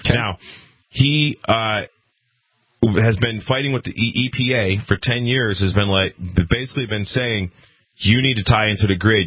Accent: Massachusetts, United States; And I says, well, originally I'm from Massachusetts.

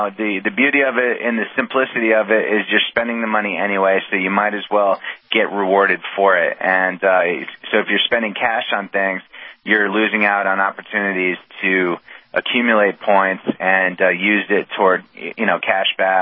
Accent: New England, United States; now in New York City, United States; Well, I'm a New England guy. I mean, I live in New York City. I grew up in New England, so I love taking road trips.

